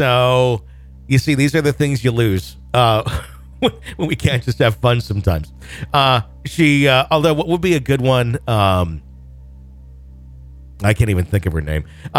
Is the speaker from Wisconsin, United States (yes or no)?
yes; Wisconsin, United States; And I grew up in Wisconsin. We drink milk with, like, everything.